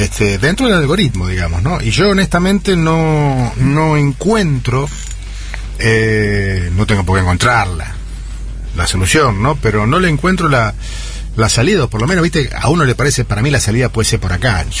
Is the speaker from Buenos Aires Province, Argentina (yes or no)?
yes; Tres Lomas, Buenos Aires Province, Argentina; Mira, mi vínculo con la radio, yo soy de Tres Lomas, naturalmente no había en esa época televisión, canales que se vieran.